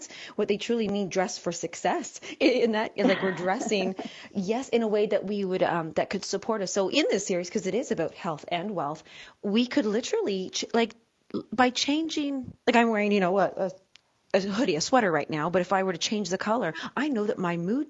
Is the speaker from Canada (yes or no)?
yes; Canada; being a Canadian and here in Canada